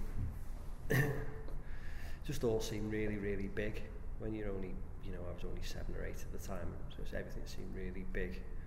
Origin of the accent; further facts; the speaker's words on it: Liverpool, North West England, United Kingdom; born there; I was born in Hythe, yeah, home.